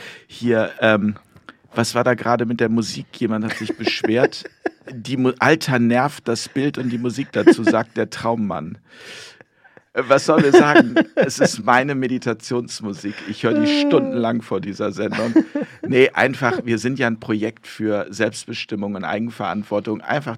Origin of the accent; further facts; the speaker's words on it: North Rhine-Westphalia, Germany; Das ist meine Heimat.